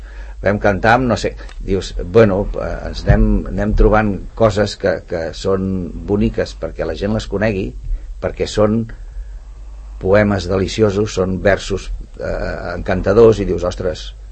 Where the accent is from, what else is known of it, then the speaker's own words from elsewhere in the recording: Sant Cugat del Vallès, Catalonia, Spain; venim els de Sant Cugat